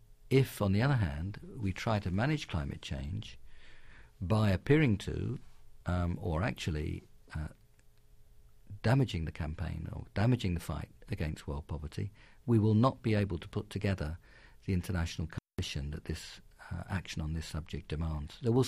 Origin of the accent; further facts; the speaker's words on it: London, United Kingdom; accent: London; For all people, including London, and you can tell by my accent that that's a city I have some attachment to.